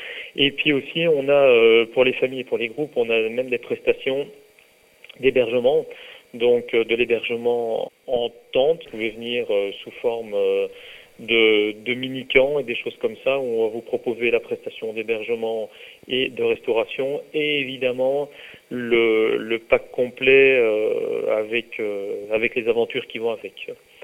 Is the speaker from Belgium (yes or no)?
yes; Belgium; now in France; je ne suis absolument pas natif de la Drôme, ça m'en surprend beaucoup puisque je suis belge d'origine.